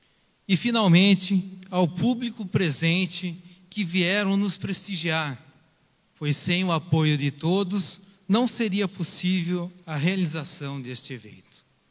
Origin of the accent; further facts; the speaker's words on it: Piedade, São Paulo, Brazil; nós, piedadenses, nós crescemos, vivemos, estamos aqui em Piedade